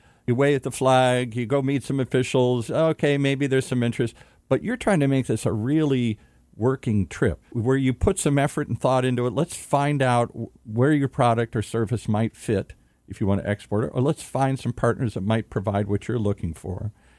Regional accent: Michigan, United States; I know how to sell something to Michigan. I'm from Michigan. I got my gold blue hat on.

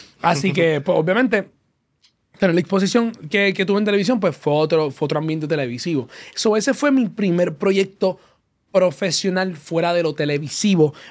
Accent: Cidra, Puerto Rico; yo soy de Sidra, Puerto Rico. So, el que sabe de Puerto Rico sabe que Sidra es un pueblo que no queda cerca del área metro.

